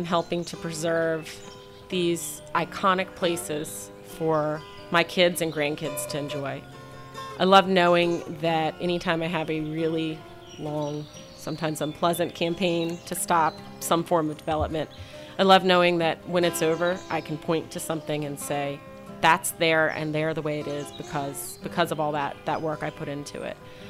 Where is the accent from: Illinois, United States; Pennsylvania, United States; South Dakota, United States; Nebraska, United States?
Pennsylvania, United States; Philadelphia; Independence has a special place in my heart because I grew up in Philadelphia and spent a lot of time as a child showing any visitor that came into town.